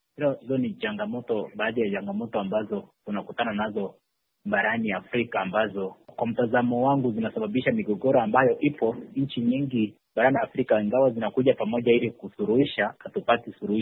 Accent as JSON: {"language": "Swahili", "town": "Kisii", "region": "Kisii County", "country": "Kenya", "said": "natokea Kisii nchini Kenya."}